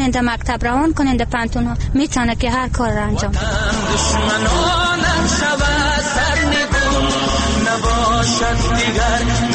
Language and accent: Persian; Afghanistan; ما یک افغان هستیم، یک جوان هستیم، یک مسلمان هم هستیم